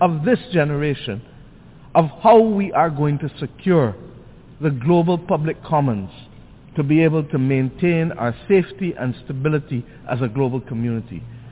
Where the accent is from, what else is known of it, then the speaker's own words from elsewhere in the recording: Barbados; We birthed in my home country the first ever global agenda for small island developing states, which became known as the Barbados Program of Action.